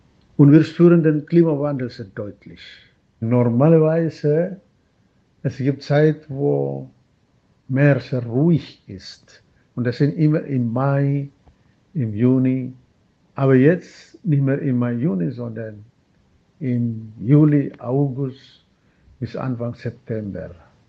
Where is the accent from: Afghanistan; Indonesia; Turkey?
Indonesia; now in Germany; Die Themen in Deutschland sind andere als in Indonesien, in meiner Heimat Sankt-Hetterlau.